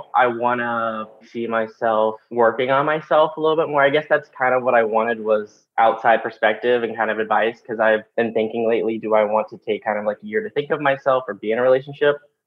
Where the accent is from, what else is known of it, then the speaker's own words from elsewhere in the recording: West Virginia, United States; It actually reminds me of my hometown, growing up in West Virginia.